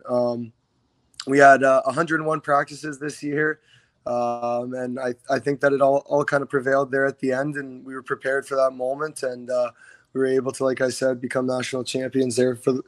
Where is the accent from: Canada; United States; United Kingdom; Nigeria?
Canada; Kitchener, Ontario; it was especially my dream growing up in Kitchener, coming to the Odd on Friday nights.